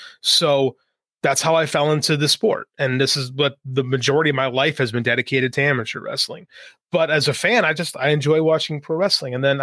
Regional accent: Chicago, Illinois, United States; even though I grew up in Chicago, because I was a videotape kid

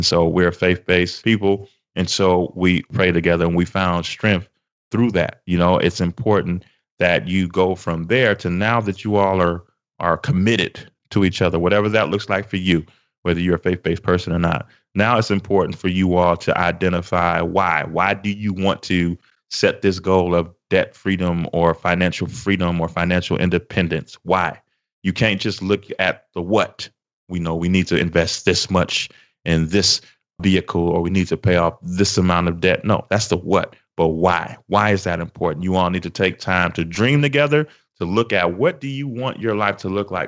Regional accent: Chicago, Illinois, United States; We're from Chicago. So back in the 90s, it was all about the Chicago Bulls.

